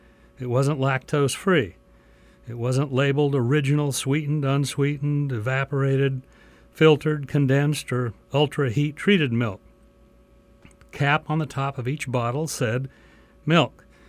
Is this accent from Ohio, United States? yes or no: no; Fortuna, California, United States; remembering the way things used to be growing up in Fortuna some 60 years ago